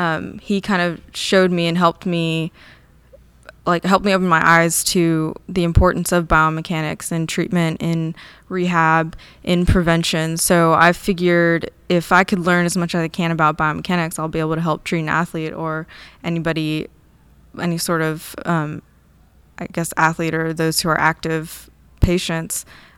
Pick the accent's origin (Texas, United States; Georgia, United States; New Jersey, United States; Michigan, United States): Texas, United States; Houston; also born or lived in Wyoming; I was pretty much raised in Houston, but I was born in another state, Wyoming.